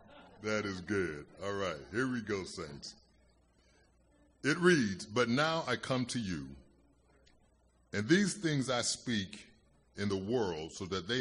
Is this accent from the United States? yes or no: yes; Youngstown, Ohio, United States; moved away; When I moved to Manchester from Youngstown, Ohio. I grew up in a predominantly black environment, so, you know, the playgrounds, we played on the city we come from, you know, was different.